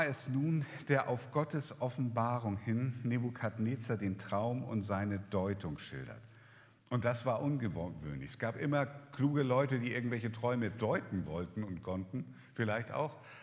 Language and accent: German; Northern Germany, Germany; Ich meine, bei uns in Norddeutschland nicht ganz so schlimm